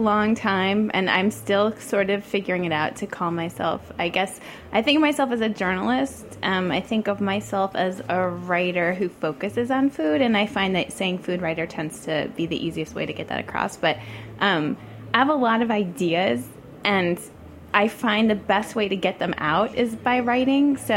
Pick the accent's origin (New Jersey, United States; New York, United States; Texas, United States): New York, United States; New York City; And growing up in New York City, my first, you know, job, my internship at a publication was at New York Magazine when I was in high school